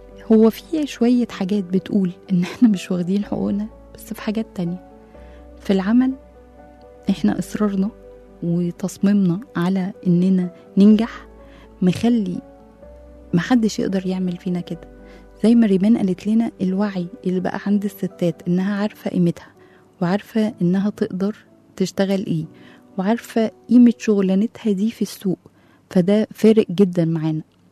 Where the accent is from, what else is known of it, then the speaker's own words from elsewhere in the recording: Egypt; الست غالبا في الدول العربية او عندنا في مصر بتاخد اجازات للولادة